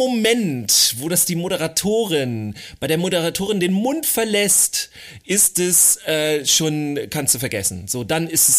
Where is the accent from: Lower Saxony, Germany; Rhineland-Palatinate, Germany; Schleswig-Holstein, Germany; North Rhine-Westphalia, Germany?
Schleswig-Holstein, Germany; accent: Schleswig-Holstein; Also ich spreche einmal Hochdeutsch und dann Schleswig-Holsteiner-Style, ne? So ein bisschen mit so Moin Moin, ne?